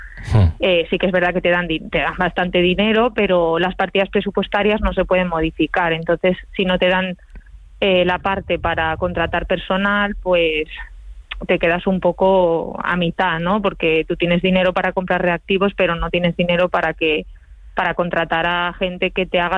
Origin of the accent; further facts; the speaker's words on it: L'Hospitalet de Llobregat, Catalonia, Spain; Y uno de los estadios olímpicos lo construyeron en mi barrio, donde yo nací y me crié.